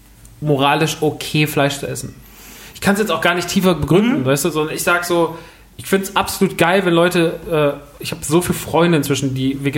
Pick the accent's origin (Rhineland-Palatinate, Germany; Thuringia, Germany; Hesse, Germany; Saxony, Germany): Hesse, Germany; Rodgau; Wir sind groß geworden, also ich bin groß geworden im Rottgau.